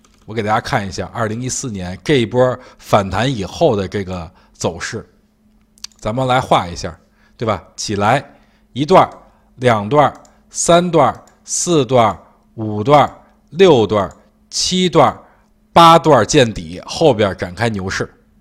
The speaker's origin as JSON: {"language": "Chinese", "country": "China", "said": "作为中国人，我感到无比的骄傲。"}